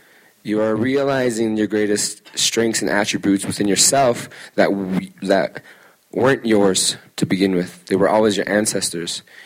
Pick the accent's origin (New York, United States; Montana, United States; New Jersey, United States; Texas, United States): Montana, United States; Browning; also born or lived in Tuba City / Alaska; I'm from Blackfeet, from Brandon, Montana. I'm also from Dene, from Tuba City, and also from Alaska, from a village north of Anchorage, in Yupak.